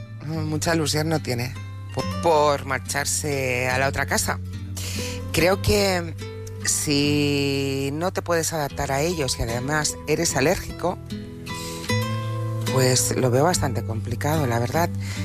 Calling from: Barcelona, Catalonia, Spain; de Buenas Barcelona.

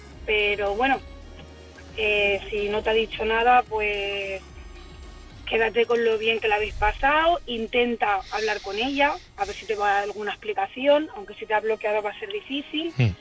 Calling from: Barcelona, Catalonia, Spain; de Barcelona.

